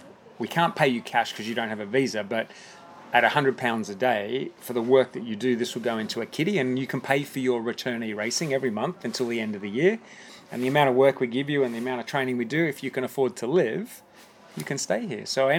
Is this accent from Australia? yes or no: yes; Oyster Bay, New South Wales, Australia; In the Southern Shire. So I'm originally from the Shire.